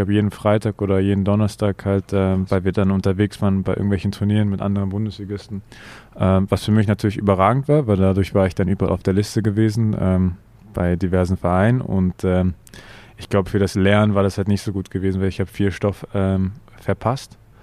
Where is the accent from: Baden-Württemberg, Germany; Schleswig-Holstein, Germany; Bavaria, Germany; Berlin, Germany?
Berlin, Germany; born there; Also geboren in Charlottenburg, dann habe ich in Charlottenburg gewohnt, dann ein bisschen in Wedding, dann wieder außerhalb, auch in Falkensee, kurz Zehlendorf. Und dann am Ende war ich in Haselhorst für mehrere Jahre